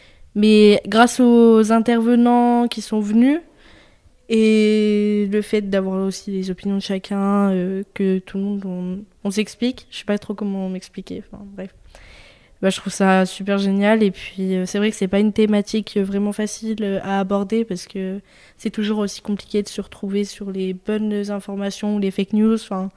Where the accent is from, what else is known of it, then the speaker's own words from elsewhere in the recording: Saint-Jean-en-Royans, Auvergne-Rhône-Alpes, France; Alors moi, je viens du Royan, Saint-Jean-en-Royan.